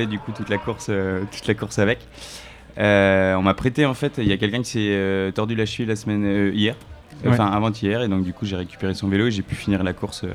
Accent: Lille, Hauts-de-France, France; Moi je viens de Lille

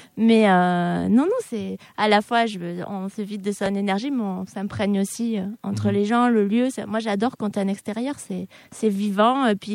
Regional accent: Occitanie, France; parce que moi je suis originaire de l'Aveyron

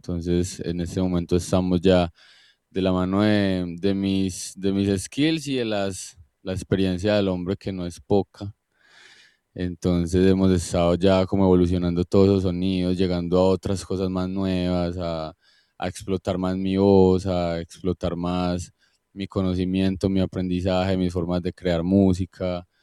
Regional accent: Girardota, Antioquia, Colombia; Yo crecí en Girardota, un municipio del Valle de Aburrá, acá en Antioquia, en Colombia.

